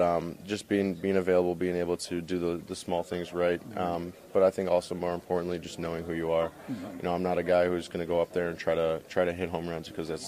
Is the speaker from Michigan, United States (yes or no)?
no; Bolingbrook, Illinois, United States; also born or lived in Omaha, Nebraska; I am. I'm from Naperville. Well, born and raised in Bolingbrook, went to Naperville schools. I went to Naperville Central High School.